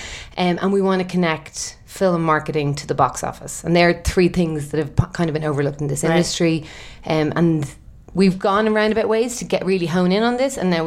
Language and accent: English; Ireland; I'm Irish.